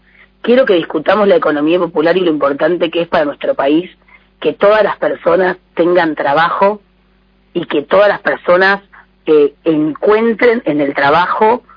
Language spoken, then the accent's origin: Spanish; Argentina; Quiero que tomemos conciencia como pueblo argentino